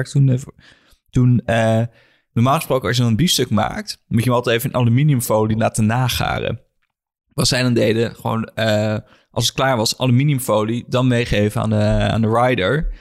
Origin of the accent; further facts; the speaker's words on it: Netherlands; Ja, ik kom uit Nederland.